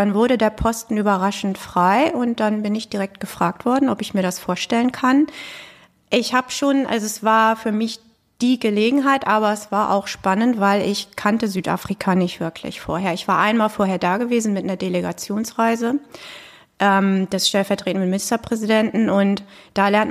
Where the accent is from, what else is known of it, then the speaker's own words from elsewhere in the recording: Kiel, Schleswig-Holstein, Germany; moved away as an adult; now in Hanover, Germany; Nee, ich bin eigentlich aus Schleswig-Holstein, aus Kiel und bin dann hier in den öffentlichen Dienst eingetreten vor langer Zeit. Und das war der Grund, nach Hannover zu ziehen damals.